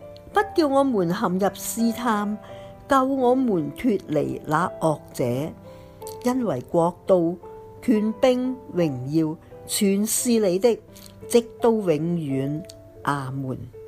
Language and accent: Chinese; Indonesia; 我是一个印尼人，基督徒在我的国家是很少数的